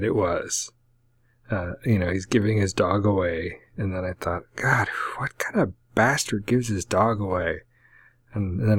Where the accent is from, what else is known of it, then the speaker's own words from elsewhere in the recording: Alaska, United States; growing up in Alaska and thinking I wasn't going to live past 20 because there was going to be some nuclear annihilation that was going to wipe Alaska off the map.